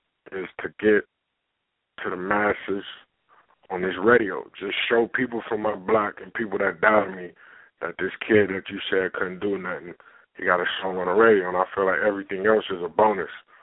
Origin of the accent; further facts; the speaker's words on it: California, United States; They think I'm from down south by the way I talk or the certain type of music I put out, but I'm from California.